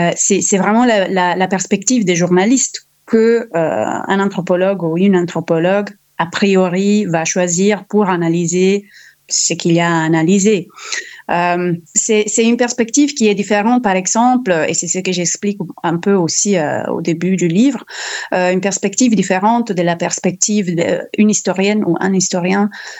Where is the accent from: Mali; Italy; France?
Italy; accent: Italian; French is a second language; je suis italienne et justement, je pense que mon accent m'est trahi, je vais faire de mon mieux, mais normalement les gens aiment l'accent italien, donc ça devrait aller. Et j'ai fait mes études en Italie, à Bologne